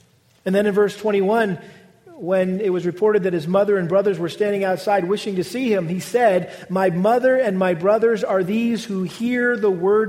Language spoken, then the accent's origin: English; Massachusetts, United States; And I'll never forget growing up in Massachusetts, we had a not just a little backyard garden with a few rows.